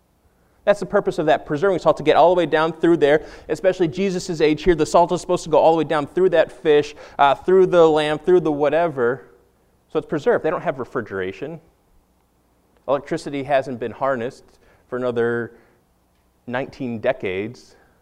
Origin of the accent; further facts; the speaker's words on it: Massachusetts, United States; I'm not a good Southern boy because I'm from Massachusetts, so I loved corned beef.